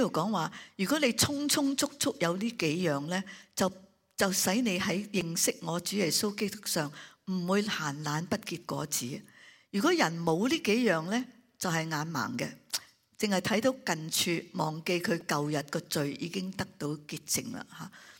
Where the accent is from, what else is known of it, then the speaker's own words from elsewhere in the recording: China; 这些我们中国人 很正的